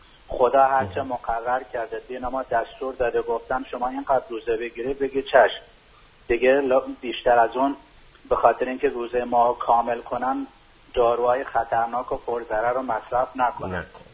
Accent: Tehran, Tehran Province, Iran; اون روز وقتی که رسیدم به وطنم که تهران هست

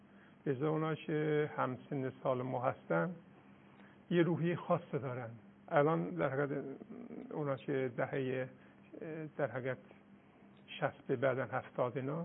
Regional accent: Miandoab, West Azerbaijan, Iran; رفتیم طرف ارومیه شهر خودمون میان دو آب.

